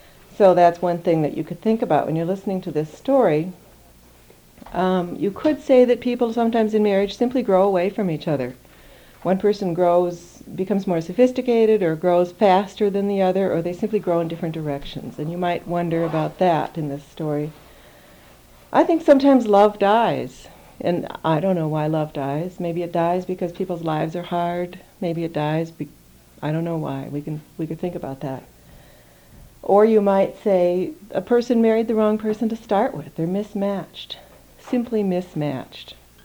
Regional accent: Chicago, Illinois, United States; I'm from Chicago, and I love literature.

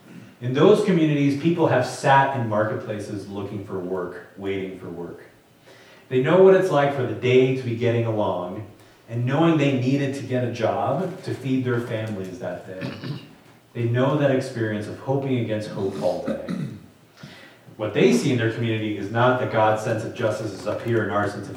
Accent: Puerto Rico; moved away; also born or lived in Louisiana; I grew up in Puerto Rico, which meant I was born with U.S. citizenship. So when we moved from Puerto Rico to Louisiana, that was culturally complicated, but not legally complicated.

